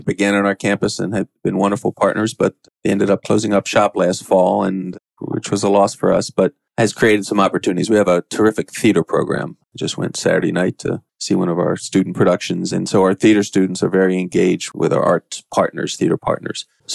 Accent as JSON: {"language": "English", "region": "Pennsylvania", "country": "United States", "also_born_or_lived": "New York", "lives_now": "Atlanta, United States", "said": "I've been in Atlanta 10 years. Started work June 23rd, 2005 at Oglethorpe. I came from Pennsylvania, born in New York."}